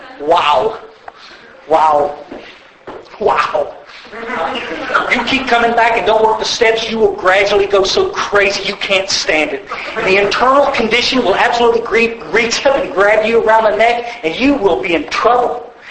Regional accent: Kerrville, Texas, United States; also born or lived in Odessa; I grew up in Kerrville, Texas. I was actually born out in Odessa, out in the oil fields. My father was a printer, and he moved us to the hill country when I was about 11 years old

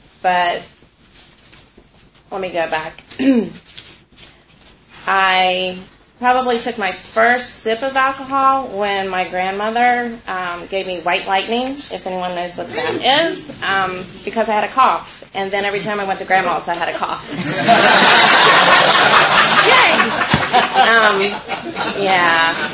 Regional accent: West Virginia, United States; born there; I was born in West Virginia in a little town to my parents, obviously, Nancy and Dan.

